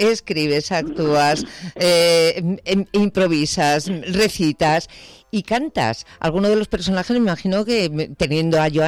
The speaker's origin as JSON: {"language": "Spanish", "town": "Bilbao", "region": "Basque Country", "country": "Spain", "said": "Vienes un poquito currado de Bilbao, de mi tierra."}